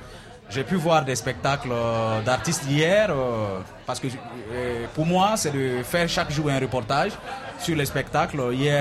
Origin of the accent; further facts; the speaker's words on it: Burkina Faso; quand on dit on vient du Burkina, les gens aussi, on est bien accueillis ici.